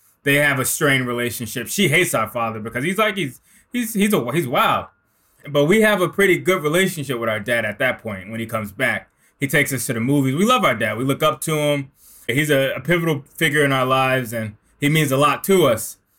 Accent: Newark, New Jersey, United States; Yeah, man. I mean, it starts in Newark. It starts in the Garden Spires, 1985, crack epidemic.

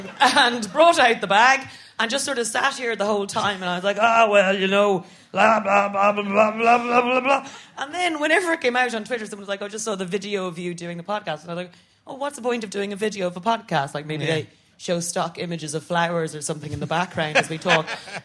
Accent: Ireland; because I'm a triple threat in terms of shame and not liking compliments, and that I'm an Irish Catholic woman.

